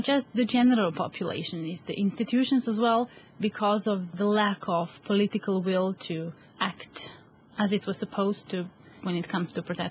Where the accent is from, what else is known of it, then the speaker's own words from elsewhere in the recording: Serbia; English is a second language; moved away; the patriarchy in my country, which is Serbia, I come from Serbia, is really, really strong